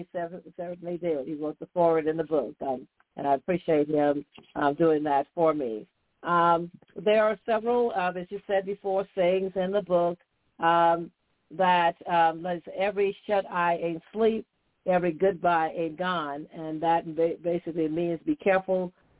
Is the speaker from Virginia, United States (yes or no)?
no; Green Pond, South Carolina, United States; We did not have one when we were growing up in Green Pond, and we still do not have one.